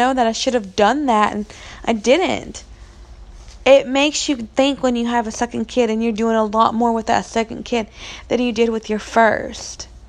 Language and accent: English; Spartanburg, South Carolina, United States; now in Valdosta, United States; I live in Valdosta, Georgia. I am originally from Spartanburg, South Carolina, but I've lived in the South my whole entire life.